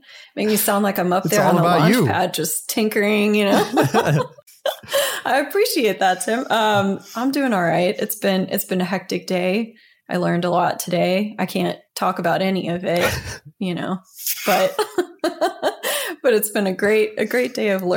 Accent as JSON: {"language": "English", "town": "Houston", "region": "Texas", "country": "United States", "said": "I'm from Houston, the land of flat industrial crap."}